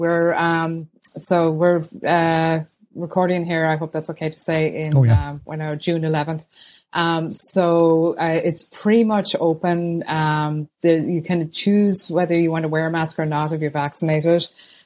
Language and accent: English; Ireland; moved away as an adult; now in Millis, United States; So I came from Ireland.